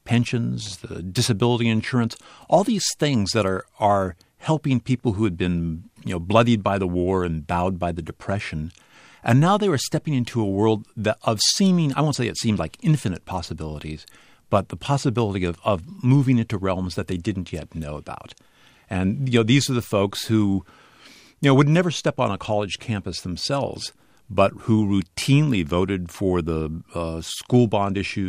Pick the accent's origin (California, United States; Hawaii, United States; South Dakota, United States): California, United States; I had always wanted to write about where I grew up in the East Bay